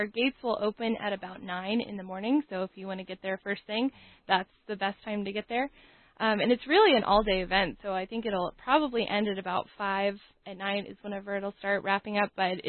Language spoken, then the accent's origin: English; Mississippi, United States; I'm from a little bit of everywhere. My parents were both in the Air Force, so okay. We moved around a lot when I was little. But I like to call Mississippi home. That's the longest I've lived anywher